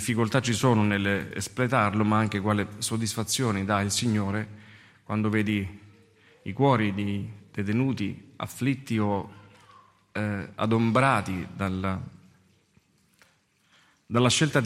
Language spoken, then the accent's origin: Italian; Messina, Sicily, Italy; Io sono messinese